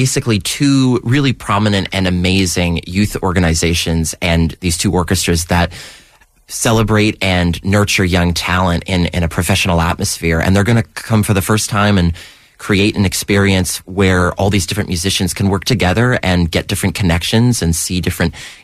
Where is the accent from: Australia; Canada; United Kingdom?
Canada; Toronto, Ontario; moved away as an adult; now in Los Angeles, United States; Born and raised in Uptown Toronto in Lawrence Park. I was there from the time I was 18, and then I moved down to L.A. for college.